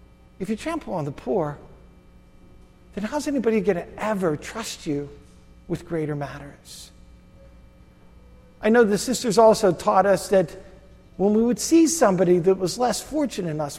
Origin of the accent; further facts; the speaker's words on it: McKeesport, Pennsylvania, United States; born there; You know, just think, if I was born in McKeesport 20 years earlier, I would have been in their class.